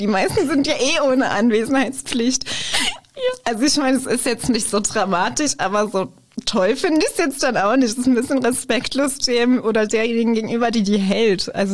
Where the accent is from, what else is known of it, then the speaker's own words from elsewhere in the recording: Germany; Also ich bin ja aus Deutschland, wo Bier ja auch schon ein großes Thema ist.